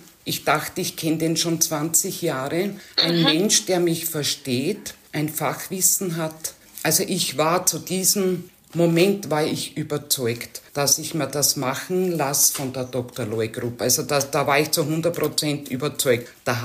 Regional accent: Austria; now in Germany; Ich bin nicht in Österreich, in meiner Heimat, ich bin in Deutschland.

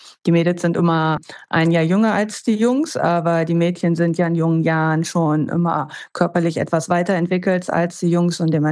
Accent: Lower Saxony, Germany; Ja, und dann war quasi in meinem Heimatbundesland Niedersachsen der Posten als Landestrainerin am Stützpunkt in Hannover frei.

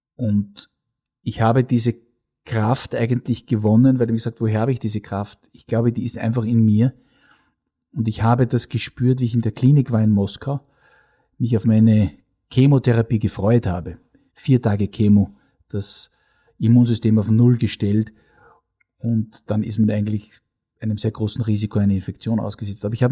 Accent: Linz, Upper Austria, Austria; und seit 2 Jahren erlebe ich die Stadt Linz, meine Heimatstadt, ganz anders

